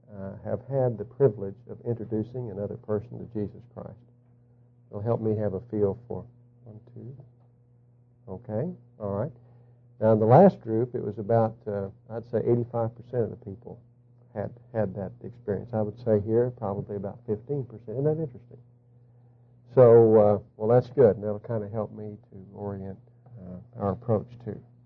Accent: Duncan, Oklahoma, United States; I'm from Duncan, Oklahoma, and I'm just a layman.

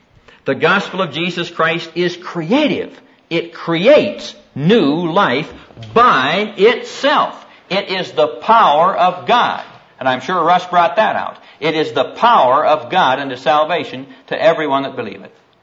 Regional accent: Iowa, United States; And growing up in Iowa, I observed something.

